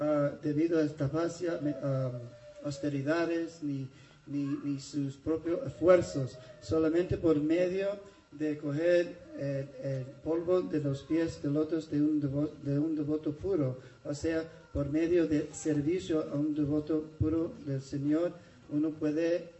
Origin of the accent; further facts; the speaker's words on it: United States; born there; Spanish is a second language; Perdona mi español, que soy nacido en los Estados Unidos.